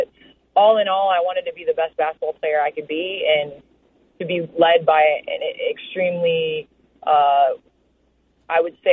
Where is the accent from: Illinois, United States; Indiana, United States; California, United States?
Illinois, United States; Chicago